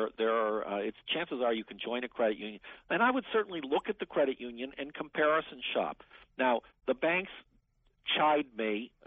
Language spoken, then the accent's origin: English; Washington, District of Columbia, United States; I speak of this as the son of a career federal government employee. I grew up in Washington.